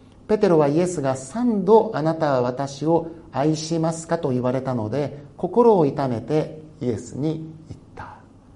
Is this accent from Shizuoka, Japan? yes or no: no; Hokkaido, Japan; 私は北海道で生まれ育った人間ですから、暑いところが大嫌いだったんです。